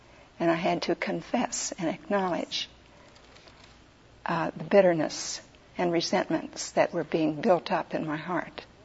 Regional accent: Sweden; accent: Swedish; English is a second language; And I still had my Swedish accent.

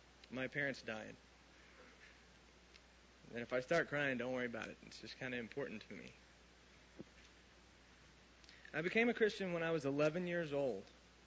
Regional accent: Norman, Oklahoma, United States; I was born and raised here in Norman. I was born in 1970, and I'm really old.

